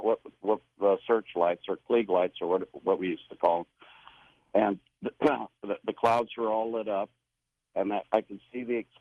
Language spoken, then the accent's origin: English; Glendale, California, United States; born there; right after I got out of college in California, where I was born in Glendale, California, by the way.